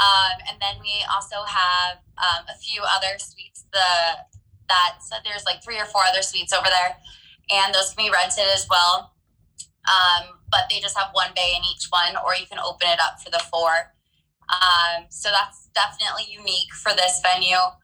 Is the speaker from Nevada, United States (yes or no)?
yes; Reno, Nevada, United States; So I'm a native Nevadan. I grew up in Reno. So that's about 7 to 8 hours north of Vegas.